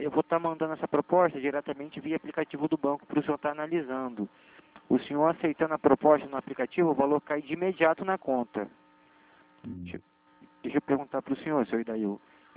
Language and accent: Portuguese; Rio de Janeiro, Brazil; eu sou de Bangu